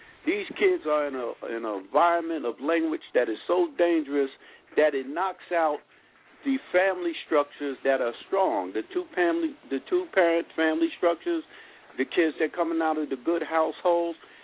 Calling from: East Orange, New Jersey, United States; and I'm calling from East Orange, New Jersey.

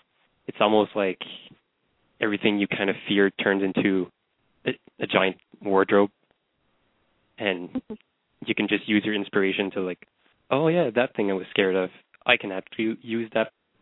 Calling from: Canada

